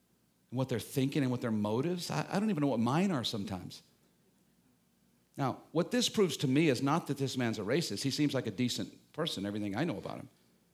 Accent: Jackson, Mississippi, United States; Growing up in Jackson, Mississippi, going to private schools, if I had not intentionally stepped out of the bubble I grew up in, that would be my world as well.

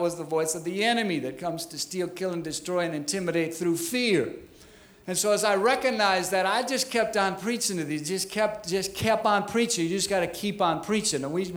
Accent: Minnesota, United States; Now, for those that don't know me, I'm originally from Minnesota, you betcha.

